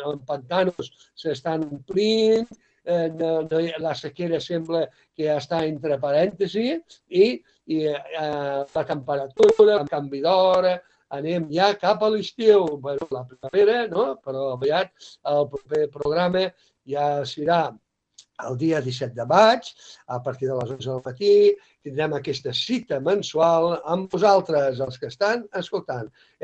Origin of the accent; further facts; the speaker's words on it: Catalonia, Spain; tant els de fora que volen visitar el Priorat com els que som del Priorat